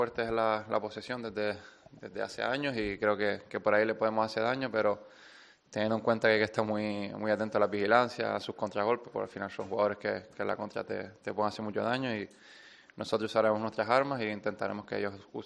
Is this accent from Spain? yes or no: yes; Canary Islands, Spain; También somos cuatro canarios